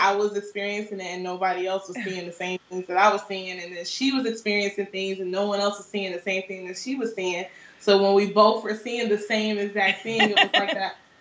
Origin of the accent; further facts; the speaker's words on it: Ohio, United States; Yeah, I grew up in Ohio, born and raised